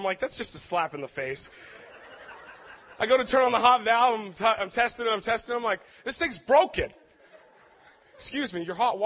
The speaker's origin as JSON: {"language": "English", "town": "Tacoma", "region": "Washington", "country": "United States", "tie": "born or raised there", "said": "I've been basically born and raised in Tacoma, you know."}